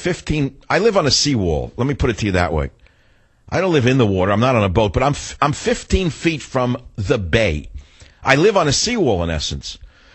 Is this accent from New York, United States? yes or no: yes; New York, United States; But I'm different. I'm a New Yorker.